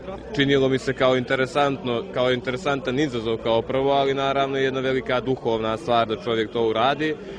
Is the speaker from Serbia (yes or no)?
no; Podgorica, Montenegro; Iz Podgorice smo, da, tu sam rođen, inače sam rodom iz Bijeloga Polja